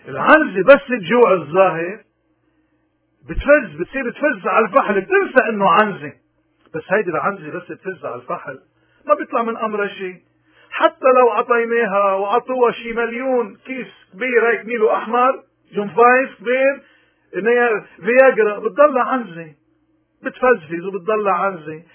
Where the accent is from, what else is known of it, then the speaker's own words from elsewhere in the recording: Lebanon; نحن كلبنانيين منو هذا الزمن اللي عم نمر فيه زمن ما شفناه